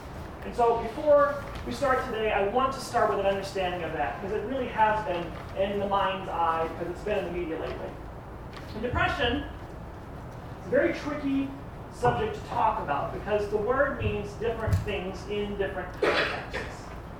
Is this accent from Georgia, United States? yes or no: no; Louisiana, United States; I remember this one time I was driving from Louisiana to Texas with my grandmother, my brother. I'm from Louisiana.